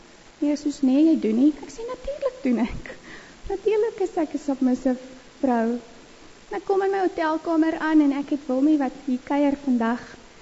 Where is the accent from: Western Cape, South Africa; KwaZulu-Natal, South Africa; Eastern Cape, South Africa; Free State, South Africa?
Western Cape, South Africa; Mossel Bay; En ek kom van Mosselbaai af, ek het daar skool gegaan